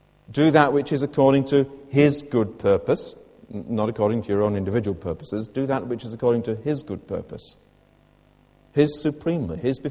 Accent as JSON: {"language": "English", "country": "United Kingdom", "said": "it's part of being British."}